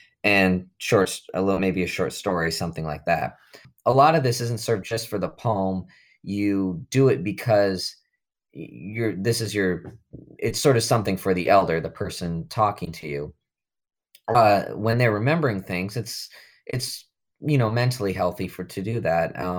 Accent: Bowbells, North Dakota, United States; I'm from Bow Bells, North Dakota, and from German with a little Norwegian ancestry, from pig hocks and sauerkraut.

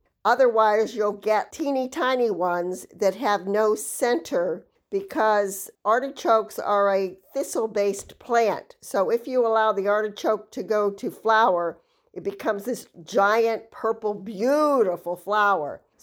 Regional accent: East Coast, United States; born or raised there

